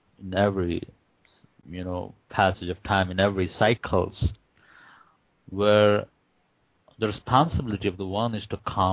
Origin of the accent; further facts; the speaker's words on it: India; I'm from India, and we're a bunch of very religious people